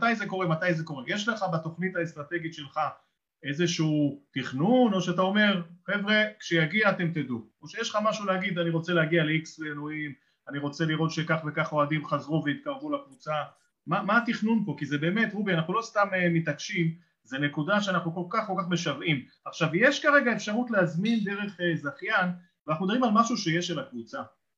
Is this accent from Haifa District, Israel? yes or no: yes; Haifa, Haifa District, Israel; אני חיפאי, אבל אתה יודע, אנחנו כל כך רוצים להיות שם